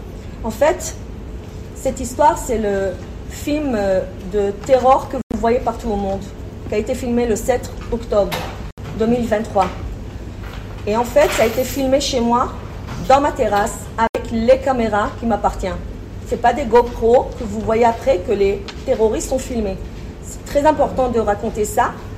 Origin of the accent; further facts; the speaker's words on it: Paris, Île-de-France, France; now in Netiv HaAsara, Israel; Je vis en Israël depuis 1992. Je suis née à Paris, j'ai grandi à Paris et j'étais éduquée toute ma vie ici à Paris, presque. J'habite à Netiv HaAsara, un demi-kilomètre de Gaza, en Israël. Un moshav, c'est comme un petit kibbutz